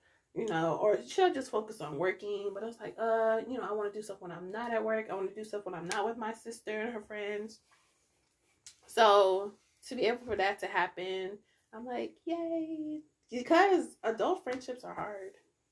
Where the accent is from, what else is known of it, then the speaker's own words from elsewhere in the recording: Georgia, United States; I was raised in Georgia. I've been here since I was like, what, 2-3 years old? No, 3-4 years old.